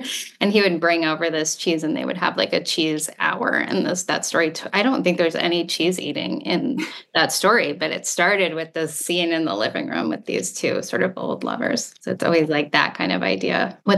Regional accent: Los Angeles, California, United States; I grew up mostly in Los Angeles.

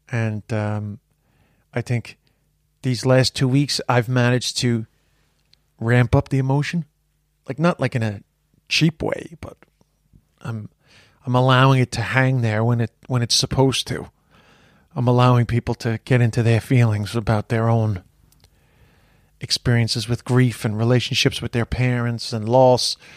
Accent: London, United Kingdom; born there; I was born in London.

